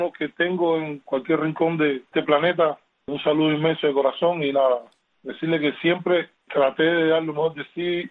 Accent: Santa Clara, Villa Clara, Cuba; Santa Clara, mi Villa Clara, mi pueblo, donde viví mis primeros inicios, donde la gente me quiere, me extraña, a mi familia que está en Cuba, todavía tengo una hermana que me queda allá, una sobrina también

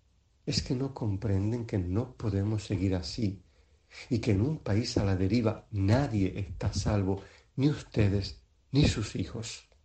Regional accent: Cuba

